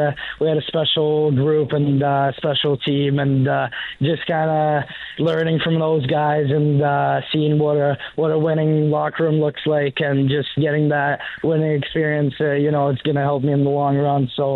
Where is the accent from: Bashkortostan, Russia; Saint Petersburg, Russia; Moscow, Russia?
Saint Petersburg, Russia; St. Petersburg; he's played in my hometown, St. Petersburg, so I used to watch him as a kid